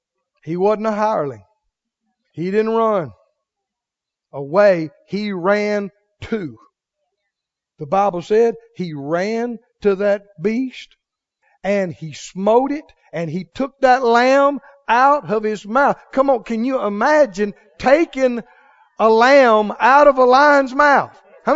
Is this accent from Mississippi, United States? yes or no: yes; Mississippi, United States; And I'm from Mississippi, and I'm used to seeing, you know, varmints and critters around.